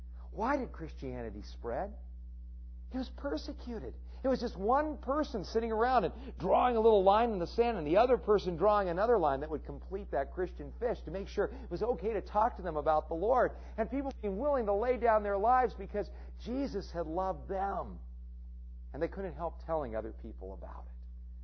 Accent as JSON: {"language": "English", "region": "California", "country": "United States", "tie": "born or raised there", "said": "One thing I have never seen in all the years I grew up in Southern California was this"}